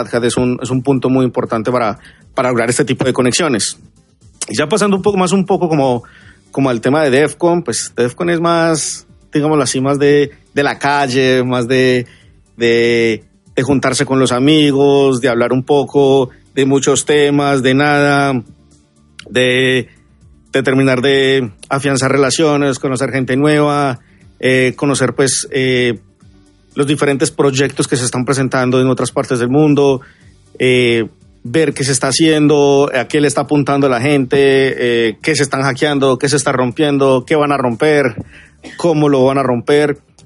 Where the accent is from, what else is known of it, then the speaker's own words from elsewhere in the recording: Colombia; soy de Colombia